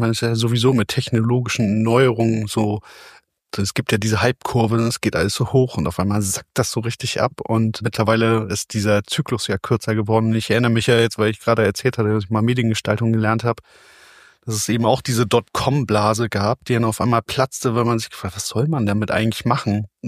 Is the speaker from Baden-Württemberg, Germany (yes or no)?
no; Mecklenburg-Vorpommern, Germany; Ich bin selber kein Ostfriese, ich bin Mecklenburger, aber komme direkt von der Küste und wohne in der wunderschönen Hansestadt Wismar.